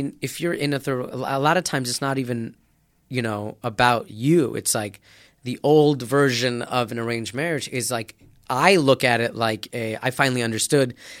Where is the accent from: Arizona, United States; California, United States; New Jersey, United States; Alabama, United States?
Arizona, United States; Phoenix; born or raised there